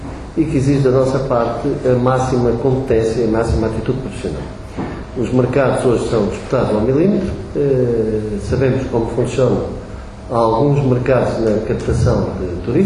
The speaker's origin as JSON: {"language": "Portuguese", "region": "Alentejo", "country": "Portugal", "said": "E nós que somos alentejanos sentimos-nos com certeza orgulhosos dessa imagem."}